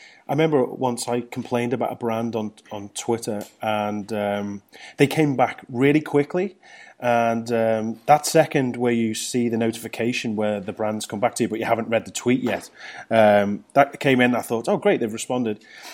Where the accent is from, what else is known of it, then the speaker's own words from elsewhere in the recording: United Kingdom; The good thing about being British is there's no such thing as a wrong line. We'll queue up for anything.